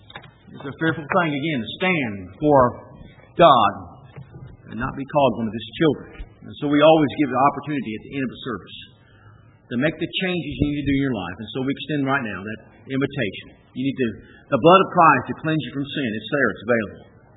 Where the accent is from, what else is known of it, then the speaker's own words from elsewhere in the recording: United States; Never should I think that because I'm an American, I'm better than anybody else.